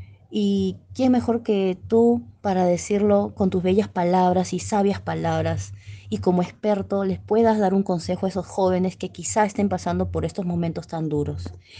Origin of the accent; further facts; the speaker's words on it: Lima, Peru; soy de Lima, Perú